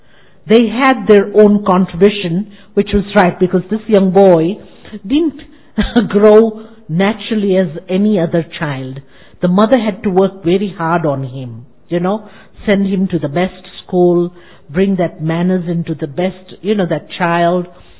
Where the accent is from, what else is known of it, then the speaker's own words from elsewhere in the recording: Zimbabwe; also born or lived in Zambia; now in Kenya; from Africa. I was born in Zambia, brought up in Zimbabwe, and living in Kenya since last 35 years with the Brahma Kumaris.